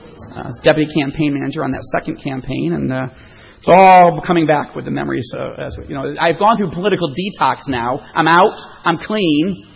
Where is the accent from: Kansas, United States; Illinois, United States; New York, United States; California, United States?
New York, United States; Rochester; I was on this rock and roll station in Rochester, New York, my hometown.